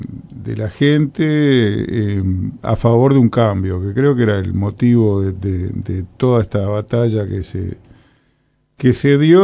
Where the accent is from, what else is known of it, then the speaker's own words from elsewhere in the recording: Montevideo, Uruguay; Yo soy montevideano